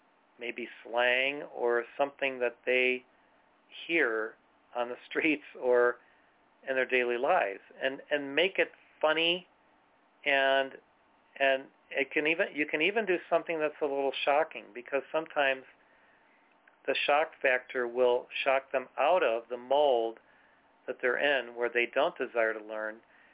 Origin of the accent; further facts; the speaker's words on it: Illinois, United States; because I grew up near Chicago in a fairly well-to-do, fairly rich suburb that was virtually all white people.